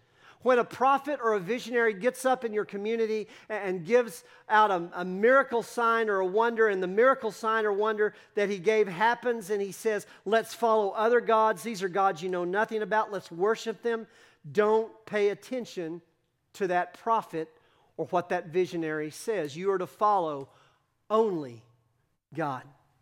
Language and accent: English; Texas, United States; accent: Texas; Okay, I realize my Texas accent kind of confuses those consonants.